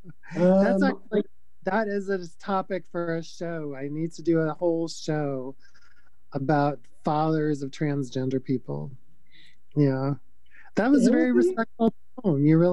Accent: Tennessee, United States; moved away as an adult; now in Oregon, United States; My partner and I moved to Oregon from Tennessee, so Southern transplant. So we know a lot about Appalachian culture.

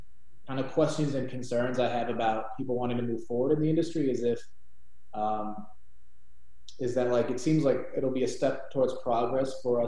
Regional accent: Auburn Township, Ohio, United States; also born or lived in Cleveland / Portland; No, I'm from a small town called Auburn Township, Ohio. Did comedy in Cleveland for a couple of years and then moved to Portland for a while before coming down here when my wife got into grad school.

